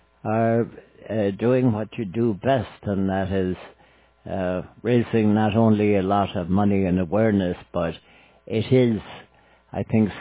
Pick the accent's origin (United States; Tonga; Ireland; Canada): Ireland; I don't know whether we have the patent on as Irish of letting everything go until the last minute.